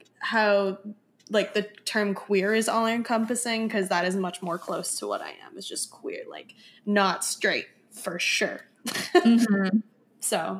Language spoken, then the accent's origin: English; United States; I am Asian American, Filipino.